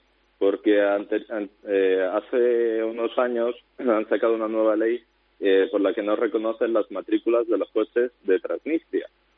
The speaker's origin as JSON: {"language": "Spanish", "country": "Spain", "tie": "born or raised there", "also_born_or_lived": "Moldova", "said": "o soy de Moldavia, o bueno, o toda mi familia es ucraniana, espera, si el único moldavo de la familia soy yo. Pero si me he criado en España."}